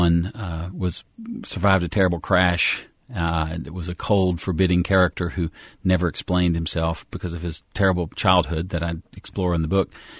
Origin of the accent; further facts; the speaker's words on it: Greensboro, North Carolina, United States; I grew up in Greensboro playing golf, obviously at Green Valley Golf Club, the old kind of semi-public club in Greensboro.